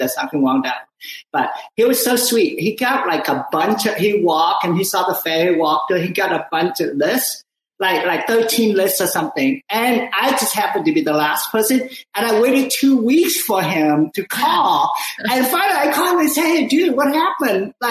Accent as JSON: {"language": "English", "region": "Ho Chi Minh City", "country": "Vietnam", "said": "I live in Saigon, like little China. I'm Chinese, but I'm from Vietnam. We were this little Chinatown of Vietnam."}